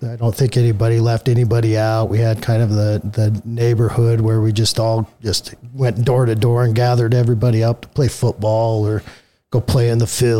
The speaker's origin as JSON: {"language": "English", "town": "Roy", "country": "United States", "tie": "born or raised there", "said": "So I grew up in Roy, still there, haven't left. I said never left Mayberry, if you know that reference."}